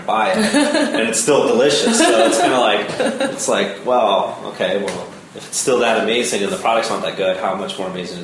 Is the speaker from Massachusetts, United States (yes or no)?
no; Nebraska, United States; In Nebraska.